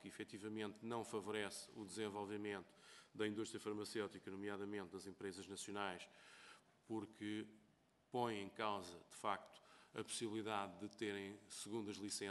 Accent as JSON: {"language": "Portuguese", "country": "Portugal", "said": "e que imagino que todos, enquanto portugueses, para nós é importante"}